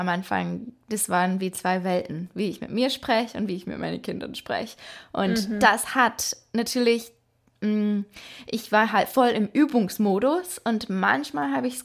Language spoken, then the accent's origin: German; Schwäbisch Hall, Baden-Württemberg, Germany; Das ist da, wo ich herkomme, hier in Schwäbisch Hall.